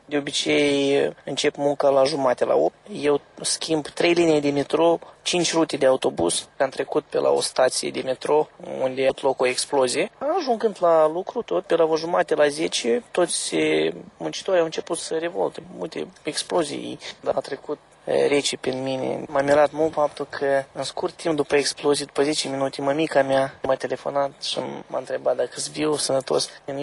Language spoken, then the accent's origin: Romanian; Moldova; now in London, United Kingdom; de obicei toți moldovenii se prezintă că noi suntem din Europa de Est. Suntem tratați nu prea bine.